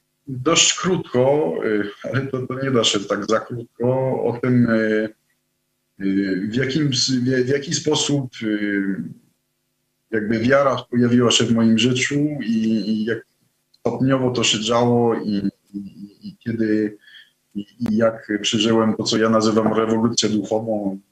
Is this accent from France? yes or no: yes; Montrésor, Centre-Val de Loire, France; Polish is a second language; Jestem urodzony, wychowany w małym miasteczku we Francji, Montrezor, jak wspomnieliśmy już wcześniej. Cała moja rodzina, szczególnie generacja moich dziadków, była bardzo mocno wierząca, praktykująca. Chrześcijanie, katolicy, ja też jestem